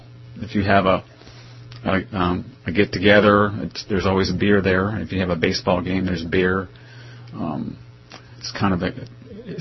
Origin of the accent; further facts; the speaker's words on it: International Falls, Minnesota, United States; When I was growing up in International Falls, Minnesota, my dad was a border patrolman on the border there.